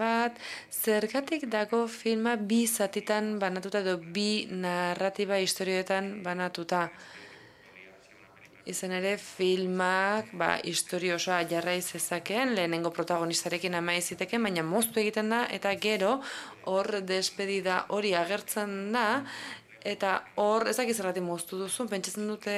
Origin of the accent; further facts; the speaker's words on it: Germany; Alemaniatik nator, eta lehenik eta behin zoriondu egin nahi zaituztet filmagatik